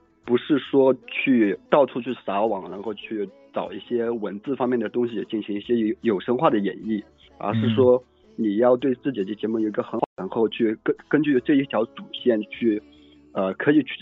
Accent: Yangzhou, Jiangsu, China; Chinese is a second language; 我江苏扬州的，

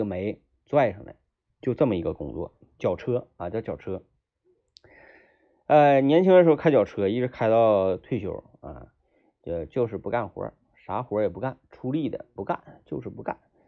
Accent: 弯沟, China; 我从小在那块儿，我呢是在弯沟在那儿出生的，是啥呢，在当地的那个一个接生婆，哎，给我接生的。

